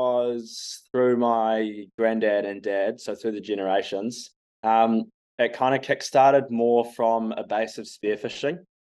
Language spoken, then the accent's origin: English; Auckland, New Zealand; Growing up in Auckland, it was pretty hard to be a hunter